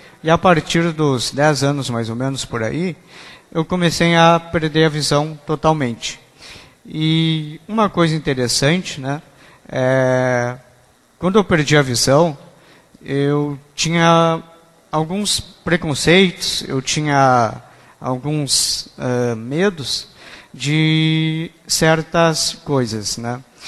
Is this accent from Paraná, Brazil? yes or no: no; Pelotas, Rio Grande do Sul, Brazil; eu sou de Pelotas